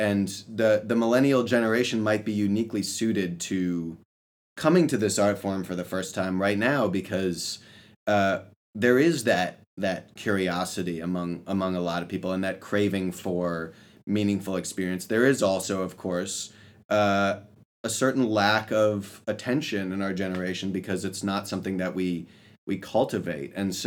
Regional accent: Michigan, United States; I failed to mention that I'm from Michigan, so just up the road.

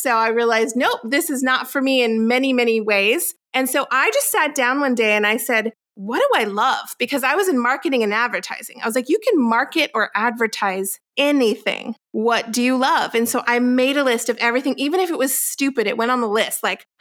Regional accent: Hawaii, United States; even though I grew up in Hawaii, I knew that what I was meant to do was bigger than Hawaii.

